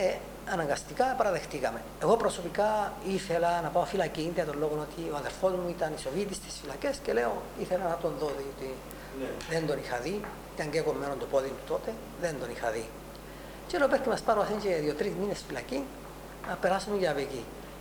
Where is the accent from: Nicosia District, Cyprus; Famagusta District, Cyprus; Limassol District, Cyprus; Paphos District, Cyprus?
Paphos District, Cyprus; Paphos; Εγώ επειδή είμαι από την Πάφο